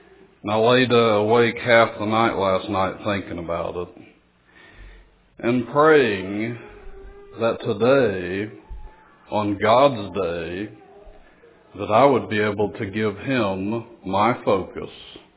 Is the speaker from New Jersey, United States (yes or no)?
no; Oklahoma, United States; You know, I'm from Oklahoma. I know y'all can't hear the accent.